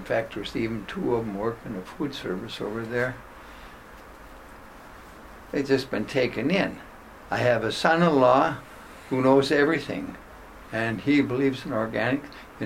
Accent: Owatonna, Minnesota, United States; this was Owatonna, my hometown, and got a job teaching in my home high school.

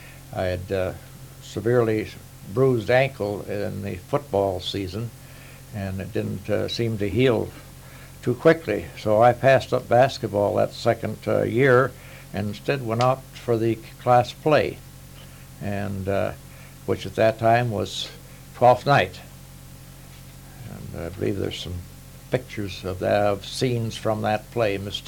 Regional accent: Frazee, Minnesota, United States; I think Frazee was one of the stops, my hometown, where we put on a concert

